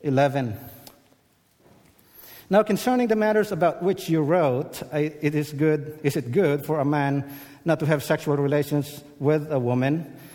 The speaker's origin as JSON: {"language": "English", "country": "Philippines", "said": "I'm Filipino, so I don't say it the American way."}